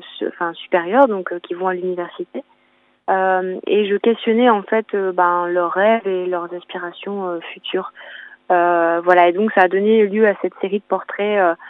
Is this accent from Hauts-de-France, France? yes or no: yes; Boulogne-sur-Mer, Hauts-de-France, France; Alors, je suis moi originaire du Pas-de-Calais, hein. Je suis originaire de Boulogne-sur-Mer, donc de la côte d'Opale.